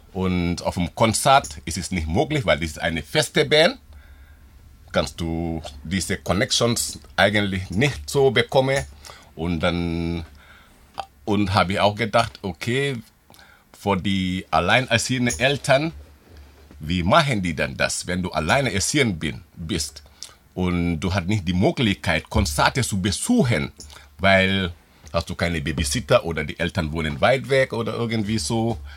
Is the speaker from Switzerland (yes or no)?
no; Gambia; German is a second language; now in Reutlingen, Germany; ich komme aus Gambia und lebe seit 30 Jahren in Reutlingen.